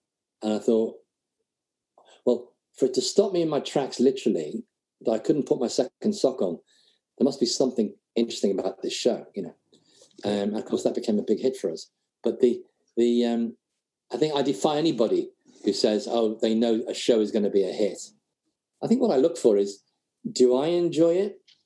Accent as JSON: {"language": "English", "town": "Liverpool", "region": "North West England", "country": "United Kingdom", "said": "And I'm from Liverpool, so I kind of understood the accents"}